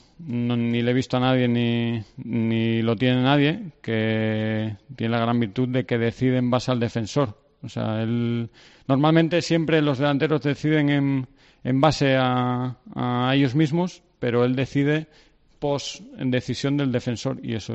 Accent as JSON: {"language": "Spanish", "town": "Salinas", "region": "Asturias", "country": "Spain", "tie": "born or raised there", "said": "Salinas, no llega a ser ciudad, pero bueno, es de donde soy y donde desconecto siempre."}